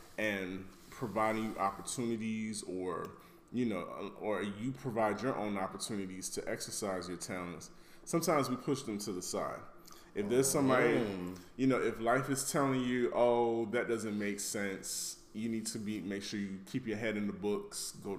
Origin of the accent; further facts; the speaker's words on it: New York, United States; growing up in New York, I had the privilege of listening to, you know, weekend hip hop shows like Mr. Magic.